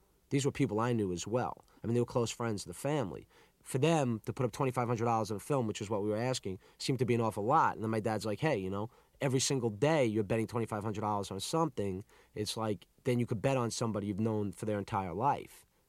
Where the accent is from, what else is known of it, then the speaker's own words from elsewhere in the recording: Baldwin, New York, United States; also born or lived in Woodmere; I grew up in Baldwin first, which is 20 minutes away from Five Towns or something. And Baldwin is a much different town. I mean, it's much more of a working class town, you know. And then I moved to Woodmere